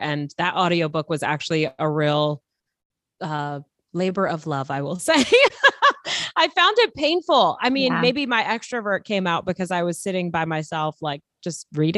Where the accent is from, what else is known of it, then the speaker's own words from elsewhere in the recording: Flushing, New York, United States; I mean, I grew up in Flushing, Queens